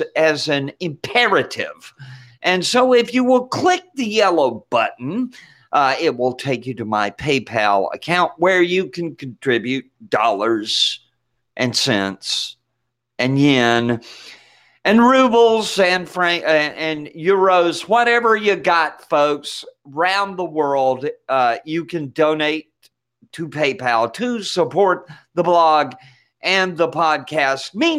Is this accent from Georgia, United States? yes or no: yes; Georgia, United States; born there; And I was born in Georgia Baptist Hospital down on Boulevard.